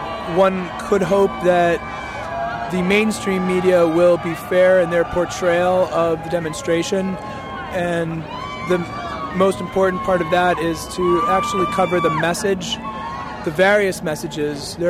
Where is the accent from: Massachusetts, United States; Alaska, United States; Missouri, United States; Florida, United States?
Massachusetts, United States; Waltham; I'm from Waltham, Massachusetts.